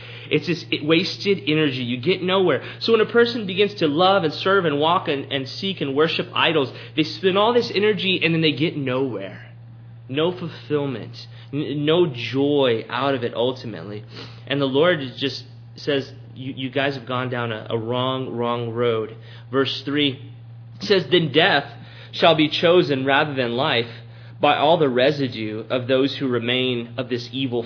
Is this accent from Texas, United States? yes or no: yes; Texas, United States; You know, growing up in South Texas, from time to time we'd go to the beach